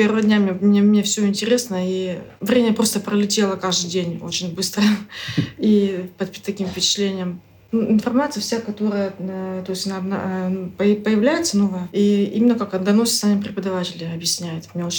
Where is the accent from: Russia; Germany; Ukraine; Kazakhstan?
Russia; Kirov, Kirov Oblast; Я из города Киров.